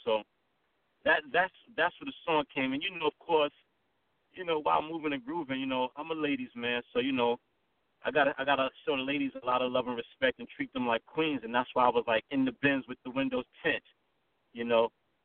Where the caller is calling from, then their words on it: New York City, New York, United States; I'm calling from NYC, from New York City.